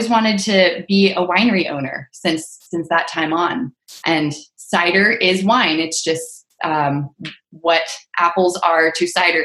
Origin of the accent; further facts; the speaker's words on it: Sebastopol, California, United States; It was amazing. There was a lot of nature around. So I literally grew up running through fields of sunflowers and just having a great appreciation for nature.